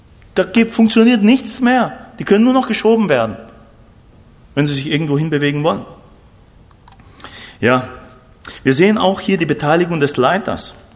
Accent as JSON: {"language": "German", "country": "Argentina", "second_language": "German", "said": "Also bei uns in Argentinien gibt es immer oft Streik und dann streiken die Busse, dann streiken die Züge"}